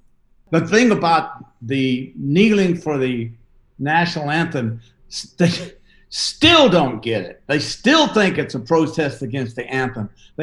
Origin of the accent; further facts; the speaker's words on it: the South, United States; I guess it's because I'm from the South.